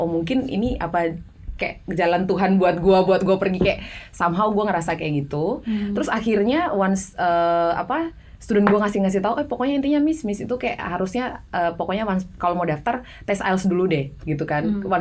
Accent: Siau, North Sulawesi, Indonesia; karena gue dari Siau, dari Sulawesi Utara

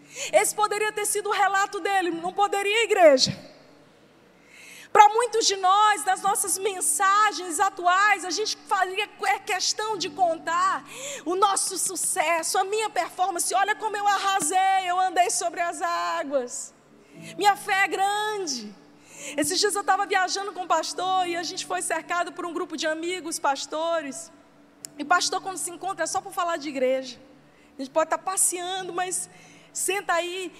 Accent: Northeast Region, Brazil; Como nordestina, sangue quente, eu também diria a mesma coisa.

